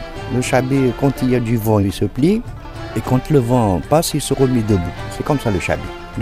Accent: Algiers, Algiers Province, Algeria; Je suis natif de la Casbah. J'ai grandi à la Casbah avec cette musique-là. Et j'ai été au conservatoire municipal d'Alger en 1965.

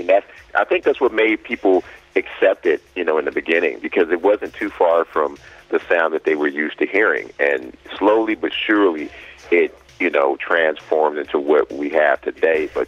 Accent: Compton, California, United States; Well, I think, you know, like I said, that came about growing up in Compton, man.

